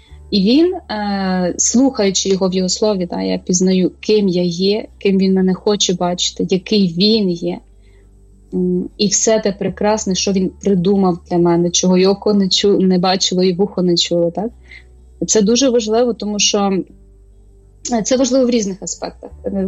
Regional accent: Chernivtsi, Vinnytsia Oblast, Ukraine; я зростала в Вінницькій області, в село, навіть село міського типу Чернівці, малі такі.

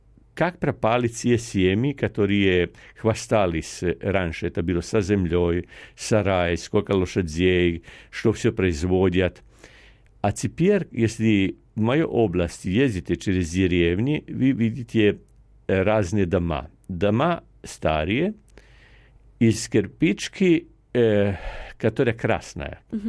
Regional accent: Croatia; Russian is a second language; я из Хорватии

